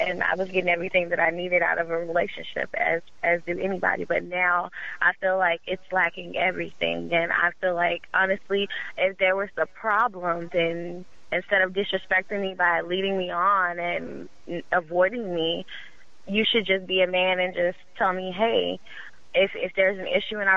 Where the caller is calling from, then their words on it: Houston, Texas, United States; I'm calling from Houston, Texas.